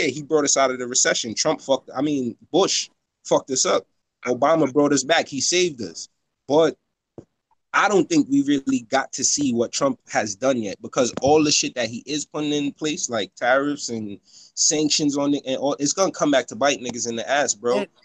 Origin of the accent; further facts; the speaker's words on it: Jamaica; My family came from Jamaica. We wasn't from here. We came from Jamaica.